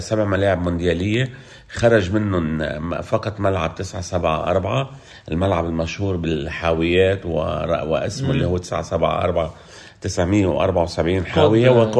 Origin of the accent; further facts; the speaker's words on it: Lebanon; بالنهاية أنا إنسان لبناني